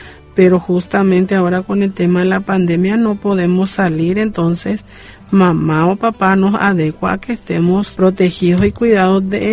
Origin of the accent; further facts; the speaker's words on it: Paraguay; born there; todos estamos en Paraguay y los que nacimos aquí en Paraguay somos paraguayos.